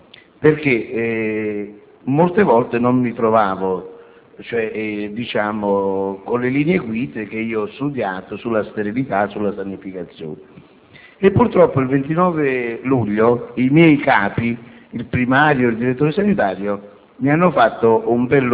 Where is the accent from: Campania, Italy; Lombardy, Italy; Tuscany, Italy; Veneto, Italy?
Campania, Italy; vengo dalla provincia di Caserta.